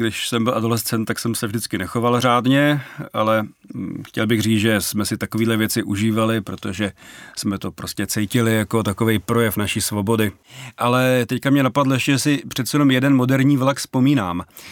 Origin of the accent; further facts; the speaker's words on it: Karlín, Prague, Czechia; chodili jsme se na něj dívat u nás v Karlíně pod Negrelliho viadukt. A myslím, jako, že pro mě jako pro dítě to byl jenom sen.